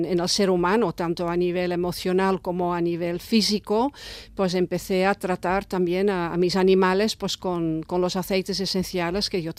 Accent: Netherlands; Spanish is a second language; moved away as an adult; now in Mallorca, Spain; yo soy holandesa, pero la verdad es que casi ni me acuerdo porque llevo ya casi 40 años en Mallorca, vivo en Mallorca.

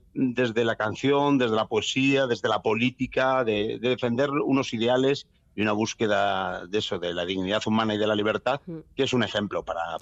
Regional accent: Portugalete, Basque Country, Spain; Fue en Portugalete, en mi pueblo

